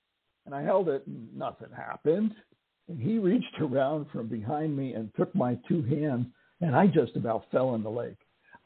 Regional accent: New Jersey, United States; moved away as an adult; also born or lived in Southern Illinois; I grew up in New Jersey in the New York metropolitan area. So, you know, we had some farms not too far from us, but I'm not a farm boy.

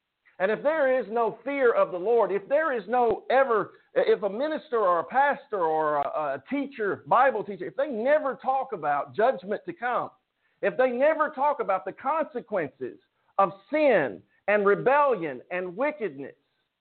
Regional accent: United Kingdom; You see, I'm British. It is what we do.

